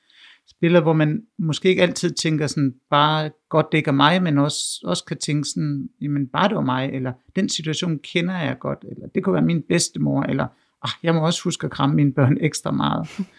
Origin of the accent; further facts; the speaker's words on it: Store Sjørup, Central Denmark Region, Denmark; der hvor jeg kommer fra, Store Sjørup. Som man måske kan fornemme, det er ude på landet, det er ude på Djursland i Jylland. Og der er jeg opvokset i et kollektiv i den her lille bitte landsby, hvor der ikke bor mere end 100 mennesker.